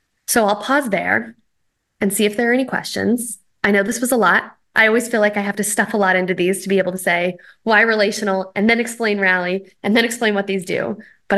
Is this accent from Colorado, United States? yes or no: yes; Boulder, Colorado, United States; I am registered in Boulder, Colorado. I grew up on Wonderland Hill Avenue.